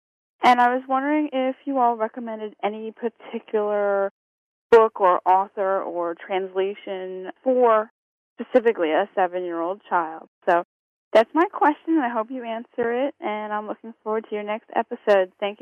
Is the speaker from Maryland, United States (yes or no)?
yes; Maryland, United States; I'm from the United States, the state of Maryland, and I've been enjoying your show.